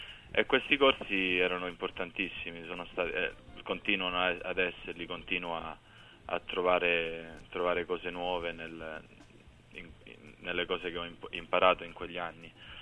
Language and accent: Italian; London, United Kingdom; Sì, io sono nato e cresciuto a Londra ed è stato sempre... un paio di anni, proprio picco, forse all'asilo sono stato a Roma, però nato e cresciuto a Londra